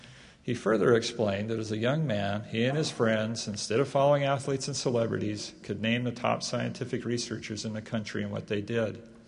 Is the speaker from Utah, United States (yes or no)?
yes; Portage, Utah, United States; I don't know of a better place to build your faith than growing up in Portage, Utah. It's a great LDS community with wonderful people.